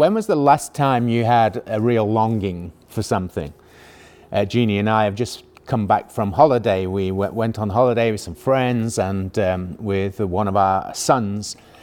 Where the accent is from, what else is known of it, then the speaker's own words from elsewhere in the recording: United Kingdom; Being British, none of us longs for the British weather.